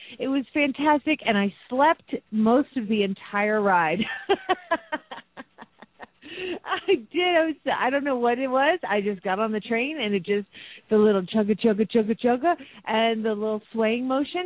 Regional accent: Phoenix, Arizona, United States; from Phoenix, Arizona, still broadcasting live from Pagosa Springs, Colorado.

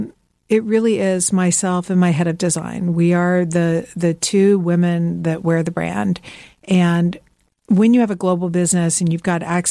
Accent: the South, United States; also born or lived in Midwest; And I'm from the South.

